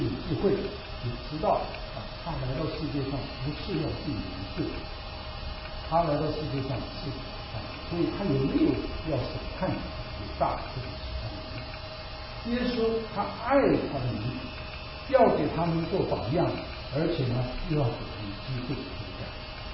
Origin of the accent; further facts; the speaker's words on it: Northeast China, China; 我们东北人邀请他们来参加聚会